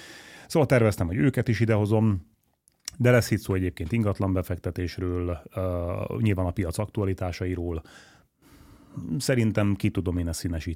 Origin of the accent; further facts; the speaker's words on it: Salgótarján, Nógrád, Hungary; a saját pátriámból salgótarjáni vagyok én egyébként eredetileg